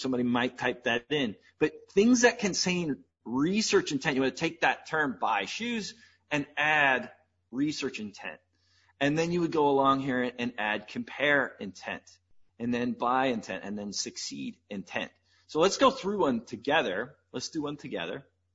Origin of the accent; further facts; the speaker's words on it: St. Louis, Missouri, United States; everywhere from St. Louis right here in my hometown to Kenya